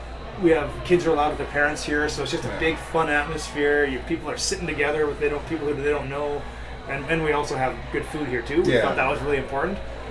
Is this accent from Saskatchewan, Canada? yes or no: no; Trail, British Columbia, Canada; I think our niche is we're from Trail.